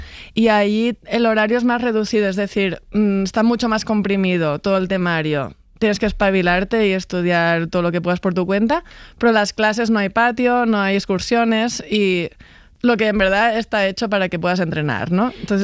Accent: Catalonia, Spain; para las que somos de Cataluña, porque es en San Cugat, que es al lado de Barcelona.

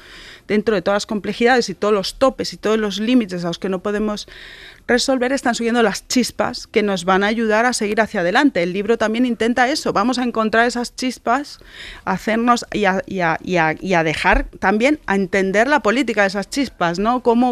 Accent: Spain; moved away as an adult; Casi nada. Me fui de España en el año 91-92.

